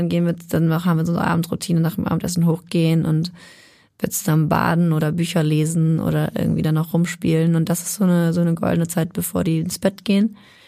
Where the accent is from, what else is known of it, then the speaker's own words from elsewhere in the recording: Schleswig-Holstein, Germany; nicht Hamburger, aber ich komme aus Schleswig-Holstein